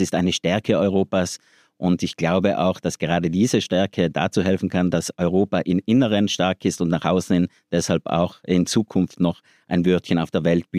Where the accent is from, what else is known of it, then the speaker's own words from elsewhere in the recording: Trentino-Alto Adige, Italy; in Südtirol aufzuwachsen, das muss ich auch dazu sagen, das war halt, ich bin zweisprachig aufgewachsen